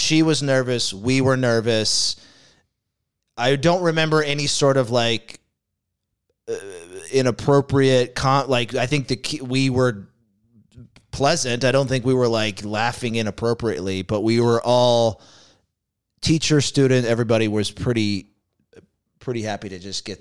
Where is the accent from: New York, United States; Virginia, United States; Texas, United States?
Texas, United States; See, I grew up in Texas.